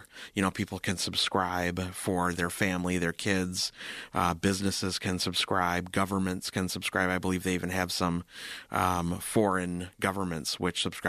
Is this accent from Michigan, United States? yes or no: yes; Owosso, Michigan, United States; You know, it was really great. I think like a lot of younger people, you kind of always dream of getting out when you're an adult. But over time, I came to appreciate a lot of the things that we had in Owosso.